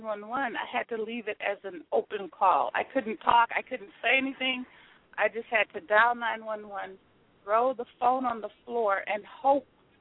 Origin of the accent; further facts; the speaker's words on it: Los Angeles, California, United States; I was born in Los Angeles, grew up in Los Angeles, still here in Los Angeles